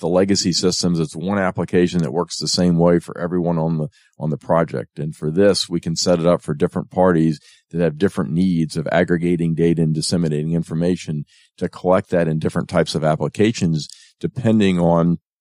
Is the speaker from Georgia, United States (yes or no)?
yes; Atlanta, Georgia, United States; I was raised here in Atlanta. And went to high school here for a number of years before we moved away.